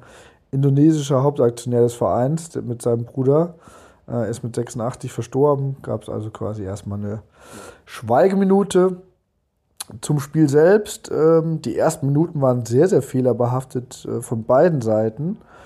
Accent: Germany; Ich meine, ich selber als Deutscher bin natürlich auch da jetzt kein Ausnahmefall gewesen

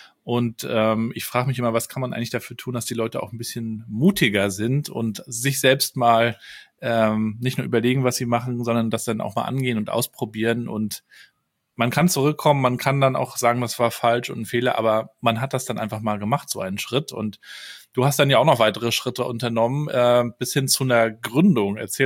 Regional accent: Rostock, Mecklenburg-Vorpommern, Germany; Also ich bin dann in Rostock aufgewachsen, 200.000 Einwohner, irgendwann auch sehr durchgespielt, die meisten aus meiner Schulklasse sind auch weggezogen und ich war dann auch 8 Jahre weg und komme dann zurück

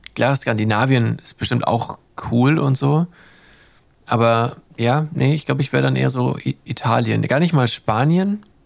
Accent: Germany; ich bin Deutscher, das hat so ein Stigma.

